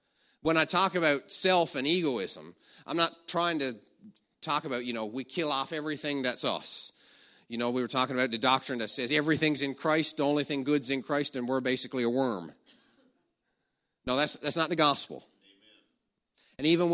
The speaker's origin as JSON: {"language": "English", "region": "Newfoundland and Labrador", "country": "Canada", "tie": "born or raised there", "said": "Where I grew up in Newfoundland for years, you could probably go away on vacation, leave the car doors, everything unlocked."}